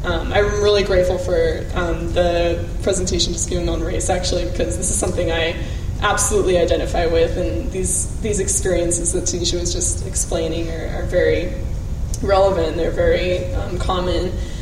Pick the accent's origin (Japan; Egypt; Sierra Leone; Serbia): Japan; also born or lived in United States; I was born in Japan, and I grew up between Japan and different places in the United States, back and forth as well.